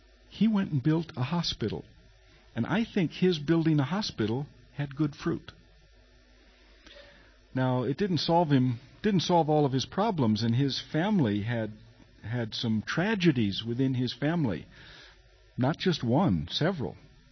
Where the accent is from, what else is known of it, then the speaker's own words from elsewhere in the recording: California, United States; I'm from Southern California